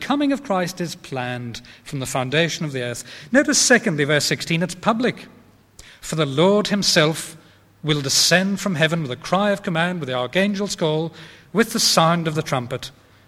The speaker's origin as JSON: {"language": "English", "town": "Belfast", "region": "Northern Ireland", "country": "United Kingdom", "tie": "born or raised there", "said": "There was a cinema in Belfast where I was brought up in the Lisburn Road, the Regal Cinema"}